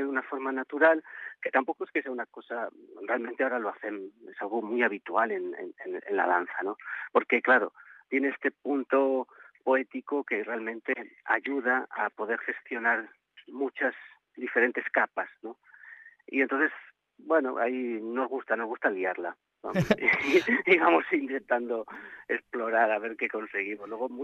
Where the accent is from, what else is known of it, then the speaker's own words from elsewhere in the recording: Vitoria, Basque Country, Spain; now in Barcelona, Spain; Sí, somos de Vitoria.